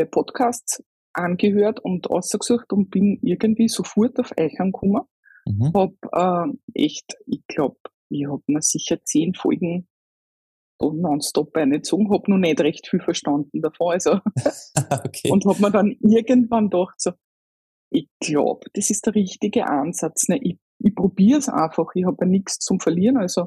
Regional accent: St. Pölten, Lower Austria, Austria; ich bin aus Österreich, also aus St. Pölten genau, bin 44 Jahre alt

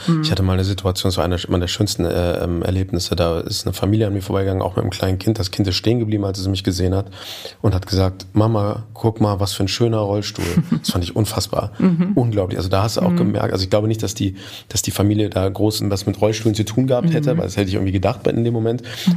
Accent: Turkey; es ist ja sehr offensichtlich, richtig, ich bin Türke

